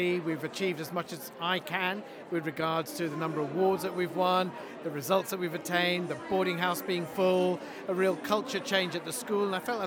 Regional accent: London, United Kingdom; love being in London and what London has had to offer us as a family, me being a Londoner anyway.

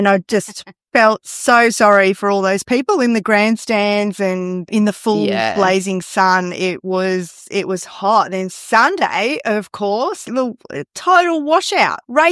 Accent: Melbourne, Victoria, Australia; And I've lived in Melbourne. I come from Melbourne.

